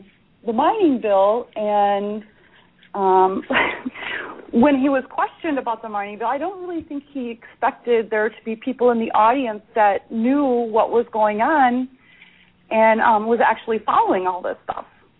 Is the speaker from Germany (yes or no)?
no; Burlington, Wisconsin, United States; I was in Burlington, in my hometown, where Senator Wengard was having a town hall meeting.